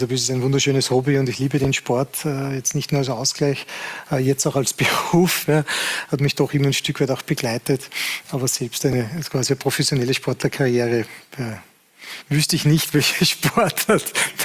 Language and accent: German; Salzburg, Austria; Und man hat natürlich als Salzburger immer Kontakt